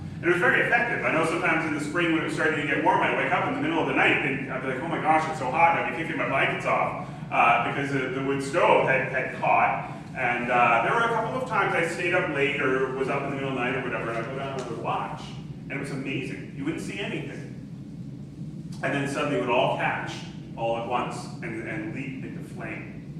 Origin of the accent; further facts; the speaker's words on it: Nova Scotia, Canada; growing up in Nova Scotia, we built a beautiful house over on the side of a hill overlooking the beautiful Annapolis Valley.